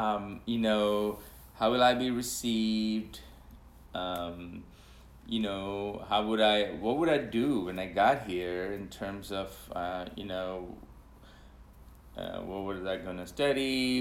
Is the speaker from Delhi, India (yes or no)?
yes; New Delhi, Delhi, India; now in United States; I am from New Delhi, India, where I was born, and I came to US in 1991. I landed in Atlanta, Georgia, where we had some family friends.